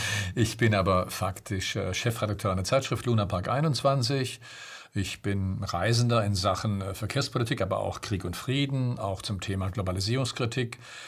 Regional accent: Baden-Württemberg, Germany; Ich bin Schwabe.

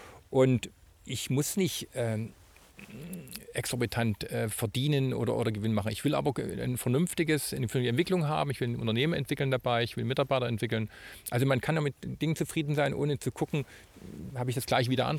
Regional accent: Germany; Und ich bin ja selber lange in der DDR groß geworden und habe hier studiert noch in Freiberg.

